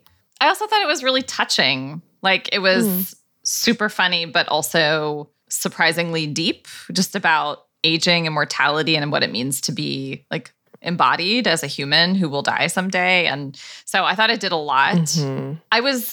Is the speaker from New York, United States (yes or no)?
yes; Brooklyn, New York, United States; from Brooklyn.